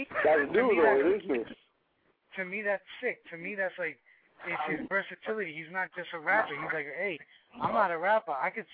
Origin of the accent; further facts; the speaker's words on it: Bronx, New York, United States; I'm from the Bronx.